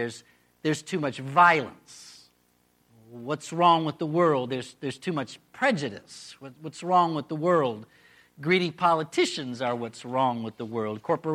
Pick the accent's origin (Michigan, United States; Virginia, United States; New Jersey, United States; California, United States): Michigan, United States; So I'm from Michigan.